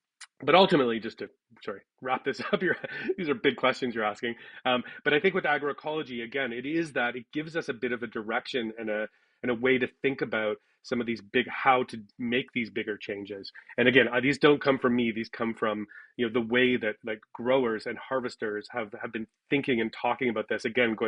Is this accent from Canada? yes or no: yes; Toronto, Ontario, Canada; I grew up in Toronto. I'm new to Northern Ontario, relatively. I've been here about a decade.